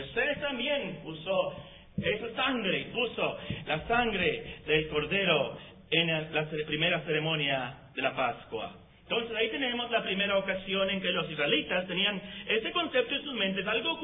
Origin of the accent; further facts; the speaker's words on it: Mexico; Como mexicanos, no tenemos algo de nuestra historia que nos hable acerca de la sangre rociada.